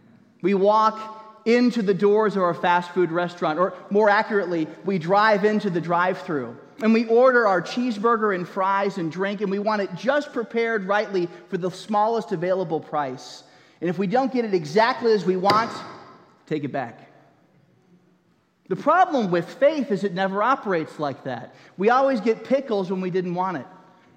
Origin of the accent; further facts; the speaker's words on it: Minnesota, United States; now in Buford, United States; I live in Buford right now, but I'm from Minnesota.